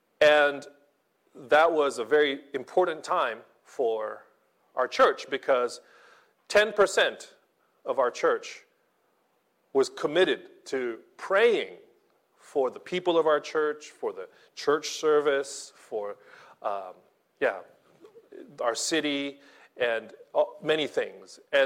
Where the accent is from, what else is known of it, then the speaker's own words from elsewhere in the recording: Philippines; I have family in the Philippines, in Canada, in America, everywhere, because I'm Filipino.